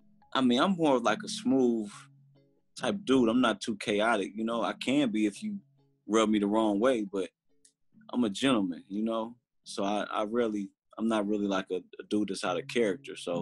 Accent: Oakland, California, United States; Like where I come up in East Oakland, basically, you know what I'm saying? So. You know, I'm from Walnut, so on Walnut, a lot of legends come from Walnut.

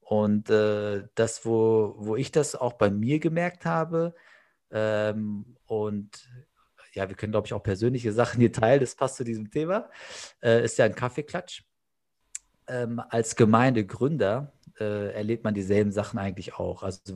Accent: Frankfurt, Hesse, Germany; ich bin ja Frankfurter, ich kenne das nicht anders.

